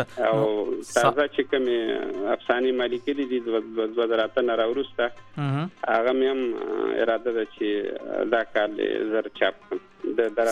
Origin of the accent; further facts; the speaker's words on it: Jalalabad, Nangarhar, Afghanistan; زه خو د جلال آباد یم، د ننګرهار